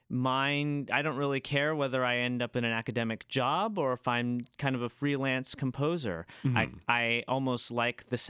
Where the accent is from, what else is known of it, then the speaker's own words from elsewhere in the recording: Maryland, United States; also born or lived in Indiana; I'm actually from Maryland, but I lived in Indiana for about 3 years.